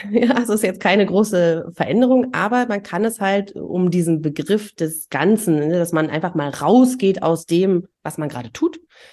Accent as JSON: {"language": "German", "region": "East Germany", "country": "Germany", "tie": "born or raised there", "said": "aber ich bin ja auch in der DDR groß geworden"}